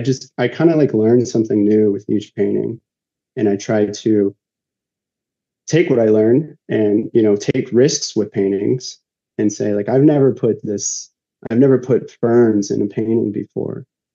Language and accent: English; Pittsburgh, Pennsylvania, United States; born there; So like I said, I was born in Pittsburgh. I was like, you know, city kid.